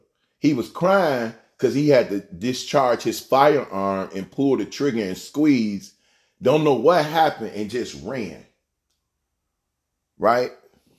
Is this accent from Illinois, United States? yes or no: yes; Chicago, Illinois, United States; I was like, what's up, man? I'm from Chicago.